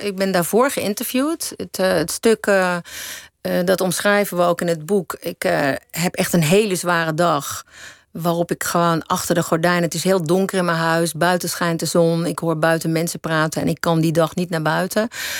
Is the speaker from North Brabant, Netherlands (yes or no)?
yes; North Brabant, Netherlands; Ik kom zelf uit Brabant.